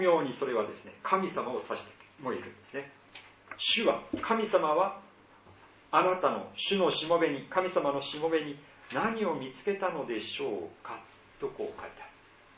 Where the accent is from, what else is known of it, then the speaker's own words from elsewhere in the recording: Iwate, Japan; 先週岩手に、帰ることができまして、